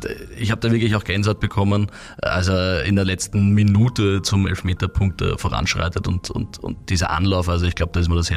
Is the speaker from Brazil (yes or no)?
no; Austria; Da war man als Österreicher schon sehr stolz.